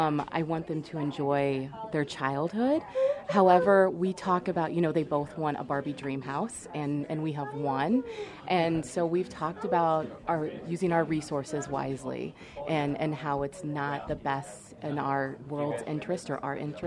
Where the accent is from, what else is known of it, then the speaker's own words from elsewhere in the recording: Fitchburg, Wisconsin, United States; we're from Fitchburg, Wisconsin.